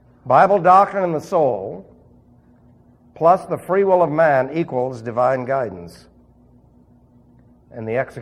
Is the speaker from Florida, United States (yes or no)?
no; New York City, New York, United States; I say unfortunately because I was from New York City. I didn't fit.